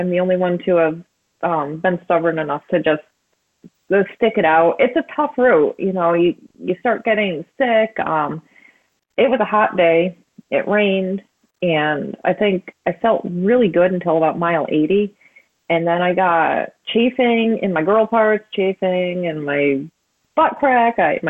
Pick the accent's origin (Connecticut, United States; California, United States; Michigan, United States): Connecticut, United States; I'm from Connecticut originally, and it was just absolutely nuts down there, similar to Boston.